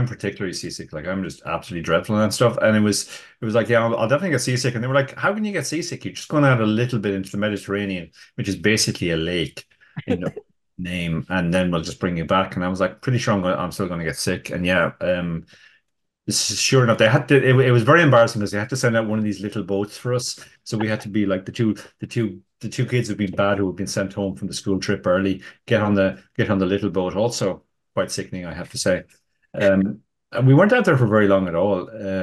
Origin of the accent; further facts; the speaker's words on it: Ireland; Well, you know, we're from Ireland. We're not exactly a seafaring nation, so.